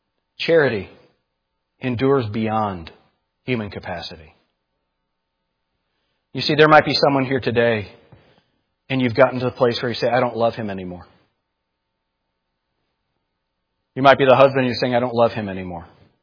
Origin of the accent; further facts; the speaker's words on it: New York, United States; And what I used to say is, well, I'm from New York. We call this talking.